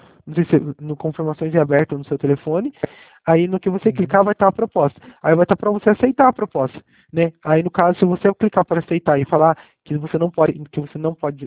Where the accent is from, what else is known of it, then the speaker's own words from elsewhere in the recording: Itapeva, São Paulo, Brazil; eu sou de Itapeva, certo? Sou da cidade de Itapeva.